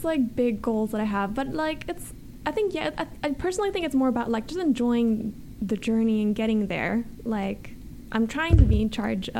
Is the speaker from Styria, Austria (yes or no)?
no; Vienna, Austria; Well, my acting coach back home in Vienna, actually, she was from L.A., and I've been studying with her since I was like 14.